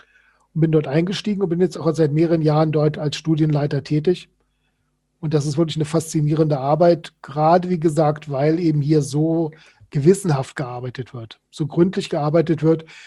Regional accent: Germany; Ich komme aus der Nähe von Hessen

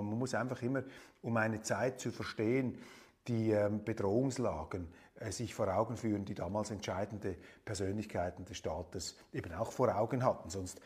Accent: Switzerland; als Schweizer, vor allem als Bergbefürworter, fühlte man sich da unmittelbar angesprochen

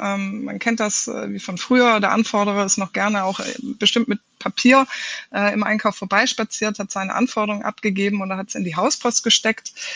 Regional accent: Baden-Württemberg, Germany; born there; now in Hamburg, Germany; Ich bin, wie man es mir nicht mehr gut anhört, aber immerhin noch, gebürtige Schwäbin, seit 2009, jetzt Wahlhamburgerin

